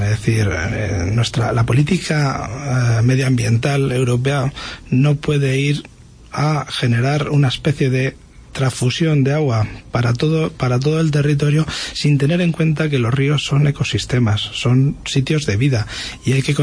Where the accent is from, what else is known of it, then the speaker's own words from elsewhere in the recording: Toledo, Castilla-La Mancha, Spain; como castellano-manchegos, como toledanos, como ribereños de uno de los ríos más importantes de este país